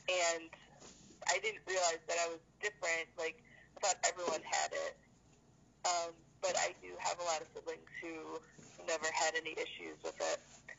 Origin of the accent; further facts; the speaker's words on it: Detroit, Michigan, United States; So I grew up in Detroit. I moved there when I was 6 months old.